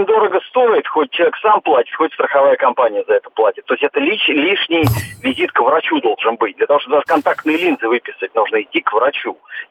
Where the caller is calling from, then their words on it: Moscow, Russia; я звоню вам из Москвы.